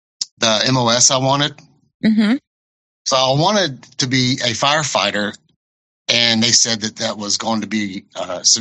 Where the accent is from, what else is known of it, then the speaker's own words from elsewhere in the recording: Waco, Texas, United States; also born or lived in LaGrange; So I was born in Texas City, Texas in 1969.